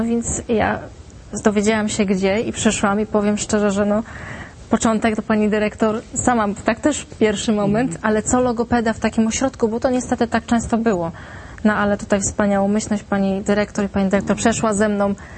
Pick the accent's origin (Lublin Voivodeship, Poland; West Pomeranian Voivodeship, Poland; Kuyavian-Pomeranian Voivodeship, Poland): Kuyavian-Pomeranian Voivodeship, Poland; Bydgoszcz; miałam pacjenta w szpitalu w Toruniu, chociaż jestem z Bydgoszczy